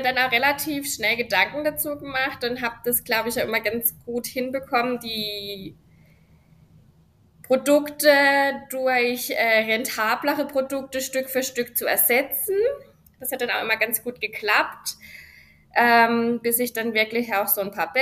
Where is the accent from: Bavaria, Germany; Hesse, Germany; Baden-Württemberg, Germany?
Baden-Württemberg, Germany; Ich komme aus dem tiefen Schwarzwald, das sich oft mit meinem Dialekt nicht verbergen lässt.